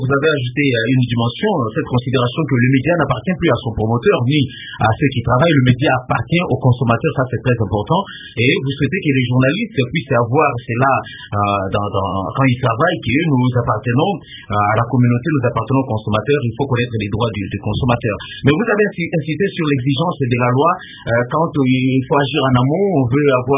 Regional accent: Guinea; surtout aussi chez nous en Guinée-Conakry

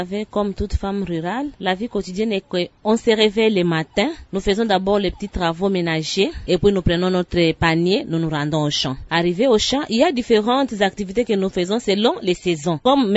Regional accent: Maniema, DR Congo; Ici, chez nous, au Maniema

